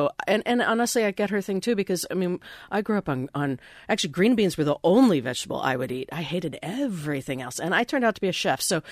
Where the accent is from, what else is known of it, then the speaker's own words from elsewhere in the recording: Indiana, United States; part of my childhood, I grew up in the Midwest, in Indiana, and I mean, we only had frozen fish unless it was something that came out of a local creek or river